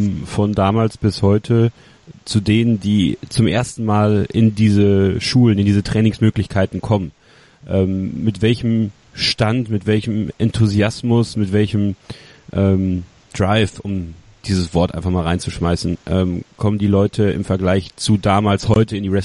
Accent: Borken, North Rhine-Westphalia, Germany; nach Borken in meine Heimatstadt gekommen ist

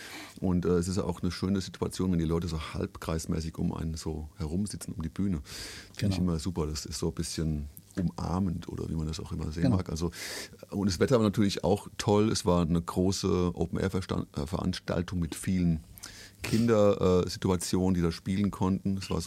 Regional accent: Aschaffenburg, Bavaria, Germany; born there; Also ich hatte tatsächlich einen schönen Auftritt in Aschaffenburg, meiner Geburtsstadt.

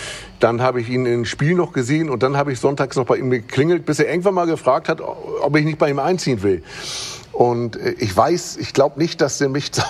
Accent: Hamburg, Germany; Und ich bin in Eimsbüttel aufgewachsen, direkt in der Nähe vom Volksparkstadion.

